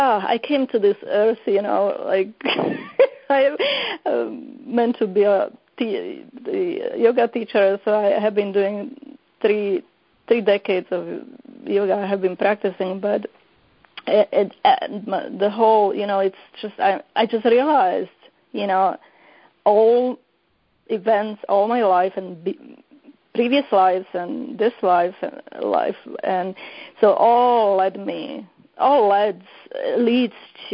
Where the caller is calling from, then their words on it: Calgary, Alberta, Canada; Canada, Calgary.